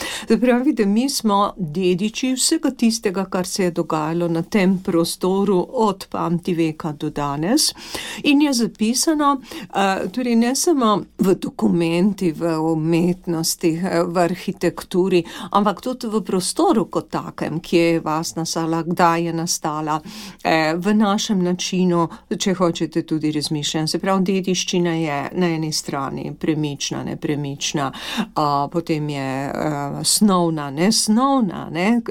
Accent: Slovenian Littoral, Slovenia; In posebej Primorci smo tukaj grozovito škodo utrpeli, ker smo pač ob meji

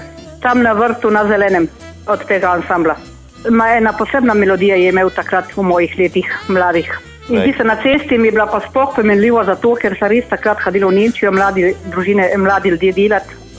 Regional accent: Tolmin, Gorizia, Slovenia; Jaz sem pa … iz Tolmina.

